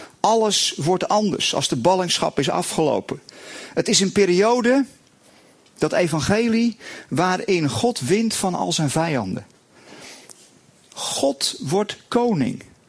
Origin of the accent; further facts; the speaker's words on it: Amersfoort, Utrecht, Netherlands; Ik kom uit Amersfoort, voor degenen die dat niet weten.